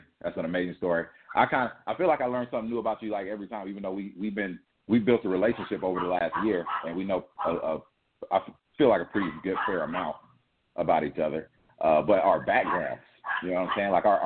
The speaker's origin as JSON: {"language": "English", "region": "the South", "country": "United States", "tie": "born or raised there", "said": "But one of the things about growing up in the South, man, you really, there's something different about the South."}